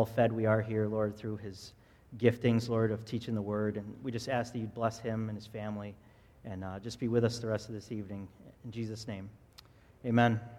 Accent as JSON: {"language": "English", "town": "Fairport", "region": "New York", "country": "United States", "tie": "born or raised there", "said": "when I was a young kid, I grew up in Fairport, and I took golf lessons at Eagle Vale"}